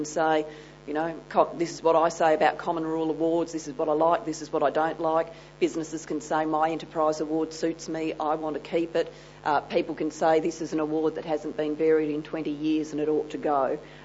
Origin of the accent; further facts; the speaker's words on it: Victoria, Australia; Obviously, I'm from Victoria. There's a sizeable industry there